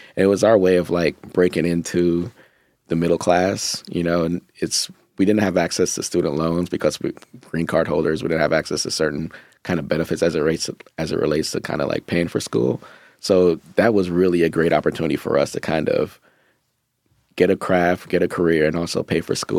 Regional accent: Jamaica; moved away; Yeah, so it's an interesting story. I think I came from Jamaica in the early 90s. And it was my father, he came over first and set the groundwork. And then he came up for my sister and me.

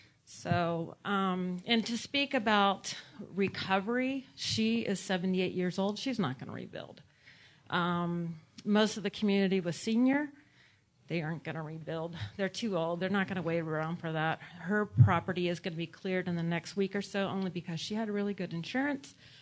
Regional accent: Chico, California, United States; I'm originally from Chico. I went to high school there and college

